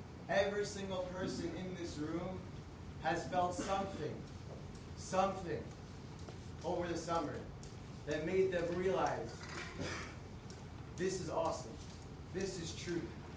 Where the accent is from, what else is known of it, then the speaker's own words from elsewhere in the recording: Woodmere, New York, United States; After every single one of them, I returned back to my hometown of Woodmere, New York.